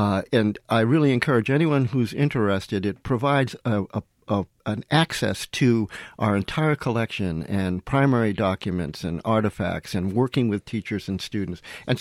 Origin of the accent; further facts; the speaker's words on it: Nantucket, Massachusetts, United States; which means a lot to me because I'm originally from Nantucket.